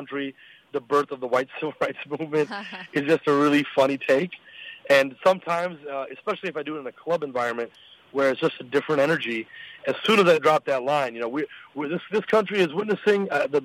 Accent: United States; So when I said that a moment ago, I was speaking as an American. I would say in our culture as Americans, we tend to be highly skeptical of conspiracy theorists.

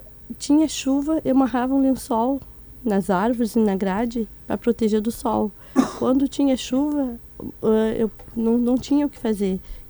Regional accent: Porto Alegre, Rio Grande do Sul, Brazil; born there; also born or lived in Caçapava do Sul; Nasci no Partenon.

